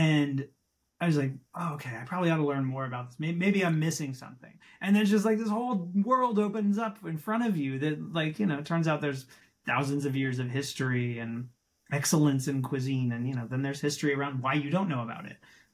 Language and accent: English; Texas, United States; I had kind of given up on Chinese food growing up in Texas, right?